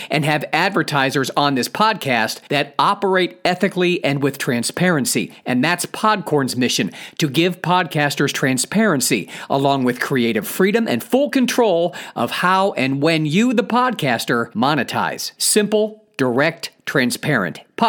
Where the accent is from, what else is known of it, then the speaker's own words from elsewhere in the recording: Cuyahoga Falls, Ohio, United States; I've performed at the Funny Stop, my hometown comedy club here in Cuyahoga Falls, Ohio.